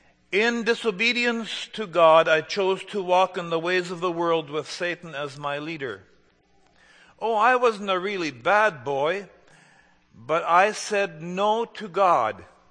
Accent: Kleefeld, Manitoba, Canada; and I was raised in the EMC. I grew up in Cleefeld, close to Steinbeck.

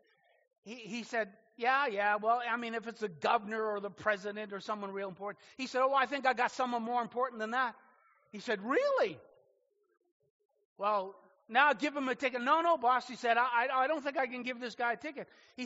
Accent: Nova Scotia, Canada; I come from Nova Scotia.

